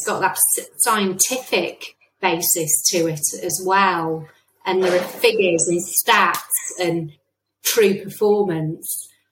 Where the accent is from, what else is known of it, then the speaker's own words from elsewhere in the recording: England, United Kingdom; I say data because I'm English.